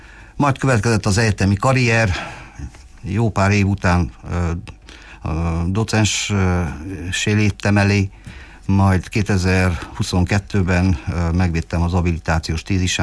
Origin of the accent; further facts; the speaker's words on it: Târnăveni, Mureș County, Romania; Dicsőszentmártonban születtem a 60-as évek elején, ahol elemi iskoláit én már végeztem el, a középiskolát a Marosvásárhelyi Bolyai liceumban, ahol a 80-as évek elején érettségiztem